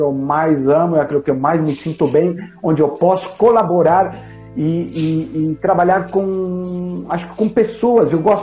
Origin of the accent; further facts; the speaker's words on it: Santiago, Santiago Metropolitan Region, Chile; born there; Portuguese is a second language; Eu nasci em Santiago, como falei, e ficava em frente às cordilheiras e ficava olhando lá para cima.